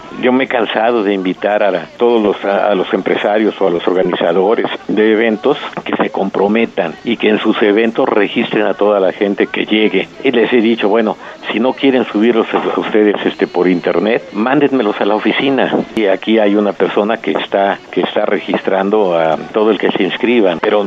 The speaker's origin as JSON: {"language": "Spanish", "country": "Mexico", "said": "Somos mexicanos, y la verdad que fuera del país a los mexicanos los ven como charros y como galleros."}